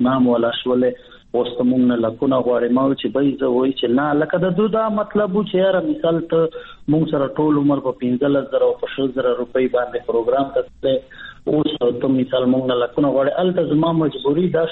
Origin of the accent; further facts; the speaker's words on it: Bannu, Khyber Pakhtunkhwa, Pakistan; زه خو بیسیکلی د بنو یم په بنو کې پیدا شوی یم په بنو کې لوی شوی یم بنو زمونږ ابائی علاقہ دا زمونږ دا پلار زمونږ دا نکنو جائیدادونه ټول بنو کې دي